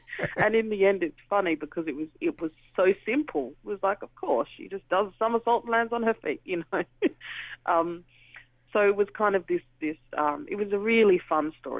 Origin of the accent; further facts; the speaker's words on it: Australia; born there; I'm an Australian-born person of you know, parents who've migrated from London but were born in the West Indies.